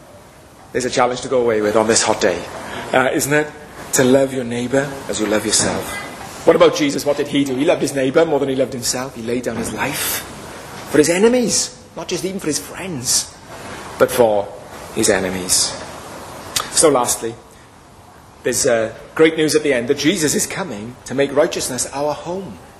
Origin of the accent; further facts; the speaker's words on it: Wales, United Kingdom; born there; I'm not even English. I didn't even qualify to play for them. I was born in Wales, and my parents are Welsh. I haven't spent any time living in England